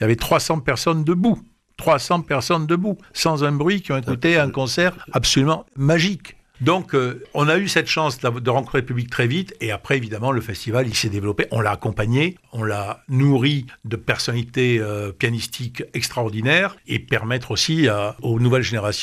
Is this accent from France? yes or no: yes; Toulouse, Occitanie, France; ce qui me fait un plaisir immense en tant que Toulousain, bien sûr.